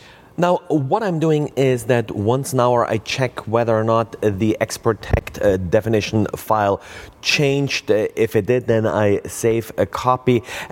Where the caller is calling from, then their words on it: San Francisco, California, United States; I am today recording from San Francisco, California.